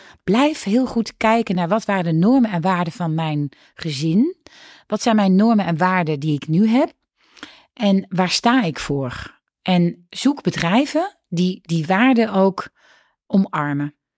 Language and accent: Dutch; North Brabant, Netherlands; Ik heb ook gewoon ik kom uit Brabant.